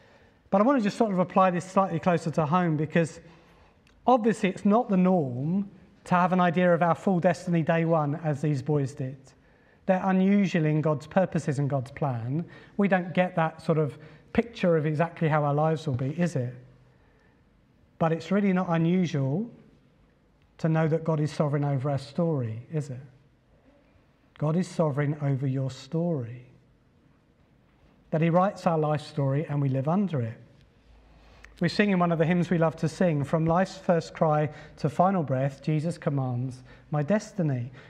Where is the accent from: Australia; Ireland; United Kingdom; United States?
United Kingdom; Leicester, East Midlands; born there; I could have been born in Liberia or Los Angeles, but far more romantically, I was born in Leicester.